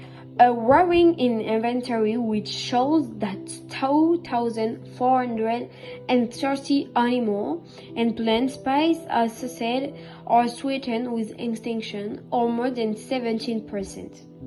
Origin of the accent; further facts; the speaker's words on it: Italy; English is a second language; I'm from Italy.